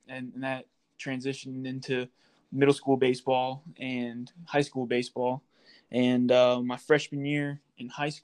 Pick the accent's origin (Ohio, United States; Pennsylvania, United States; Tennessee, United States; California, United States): Pennsylvania, United States; So, from Northumberland County, like Harold said, which is a really small area, not many people go on to play, past high school for the most part.